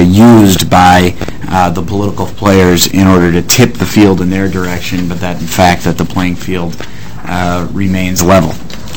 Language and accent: English; St. Paul, Minnesota, United States; also born or lived in Edina; I'm a lawyer in Minneapolis. I was born in St. Paul, grew up half in St. Paul and half in Edina, graduate of the University of Wisconsin at Madison and the University of Minnesota Law School.